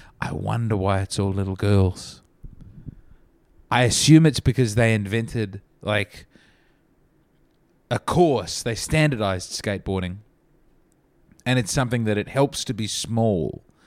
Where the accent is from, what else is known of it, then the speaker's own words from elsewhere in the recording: Australia; I'm in Australia and I'm from Australia.